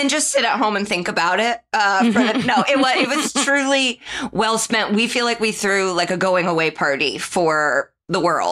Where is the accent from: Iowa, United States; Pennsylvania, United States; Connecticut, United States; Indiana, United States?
Indiana, United States; Indianapolis; now in Los Angeles, United States; And I'm from Indianapolis.